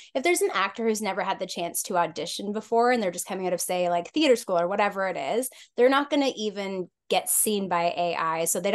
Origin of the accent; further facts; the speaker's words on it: Canada; We're so Canadian. We're just waiting for each other.